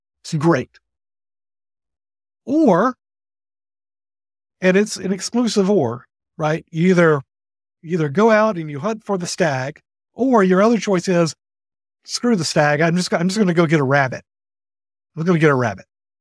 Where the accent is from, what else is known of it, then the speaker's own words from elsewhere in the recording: Alabama, United States; I grew up in Alabama, outside of Birmingham. My family's been in North Alabama for a long, long time.